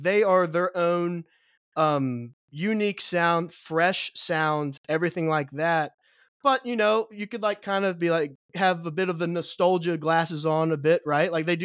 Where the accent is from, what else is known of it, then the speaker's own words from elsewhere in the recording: Cincinnati, Ohio, United States; quite frankly, I'm from Cincinnati. So, you know, we don't got shit here